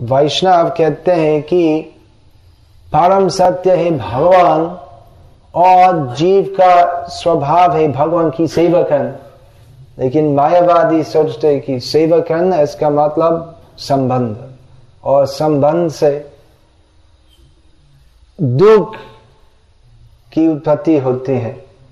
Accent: Gujarat, India; मैं गुजराती हूं, और चूंकि मैं गुजराती हूं तो यही प्रमाण है कि स्वर्ग से गुजरात अच्छा है

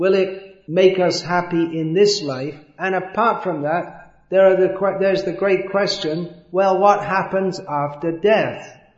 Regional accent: Bhimavaram, Andhra Pradesh, India; I am a student at the Vishnu Dental College, and I am age 21. I am from Bhimavaram.

